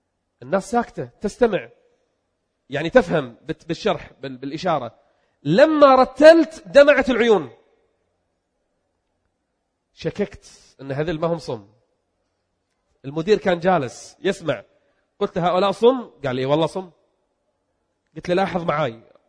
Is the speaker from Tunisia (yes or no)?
no; Kuwait; أنا من أهل البلد، وأكثركم يعلم أنني أيام الغزو الغاشم على بلدي الكويت جلست في الدمام 6 شهور كاملة. أنا من أهل الدمام يعني أعتبر.